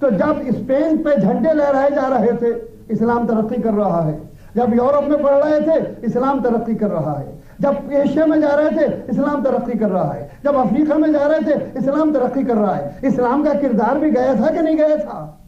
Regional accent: Lucknow, Uttar Pradesh, India; میں انڈیا کا رہنے والا ہوں, لکھنؤ پرانا شہر ہے

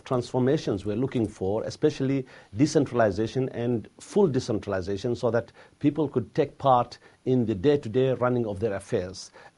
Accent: Aden, Yemen; I'm from Aden, and there is no question that the situation since 1997, at least, a lot of people have realized

